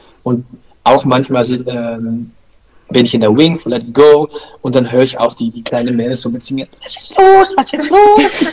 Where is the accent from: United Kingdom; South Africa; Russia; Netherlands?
Netherlands; German is a second language; now in Hamburg, Germany; Ich meine, ich komme natürlich aus Holland, das hört man auch. Und ich werde auch wieder zurück nach Holland gehen, wenn die Möglichkeiten da sind.